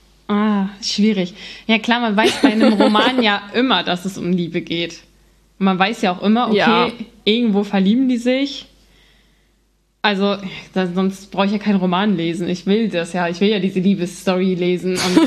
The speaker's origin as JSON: {"language": "German", "region": "North Germany", "country": "Germany", "said": "ich komme aus Norddeutschland. Ich weiß gar nicht, ob wir das irgendwann mal gesagt haben, aber ich komme von ganz oben, Nordseeküste."}